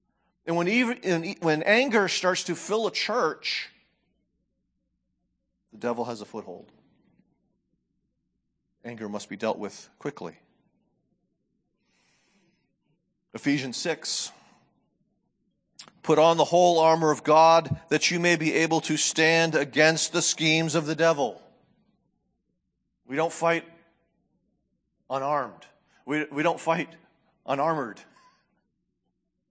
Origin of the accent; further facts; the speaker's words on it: New Hampshire, United States; I grew up in New Hampshire. The only kind of snakes I ever saw as a kid growing up were garter snakes.